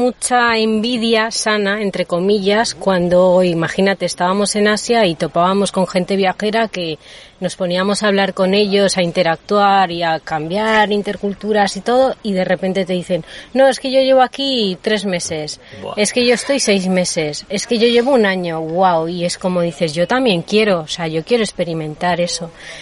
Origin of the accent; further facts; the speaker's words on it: Venezuela; now in Spain; yo soy venezolana y con familia colombiana, entonces siempre nos movíamos entre Colombia y Venezuela, y luego pues me vine a vivir aquí a España